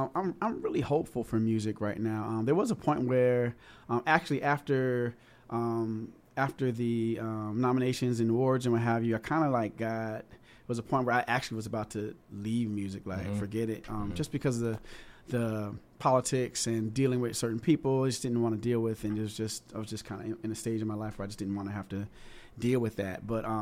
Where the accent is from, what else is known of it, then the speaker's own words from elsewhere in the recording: California, United States; moved away; I'm originally from California, so I came out to the East Coast wanting to get a group, wanting to get away from Cali because I just grew up there.